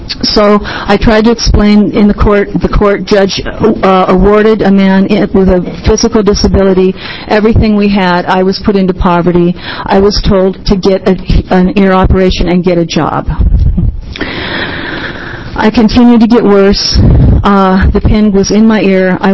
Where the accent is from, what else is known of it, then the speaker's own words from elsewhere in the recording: Corvallis, Oregon, United States; born there; By the way, I want to say I was born in Oregon in Corvallis, and I feel very comfortable today.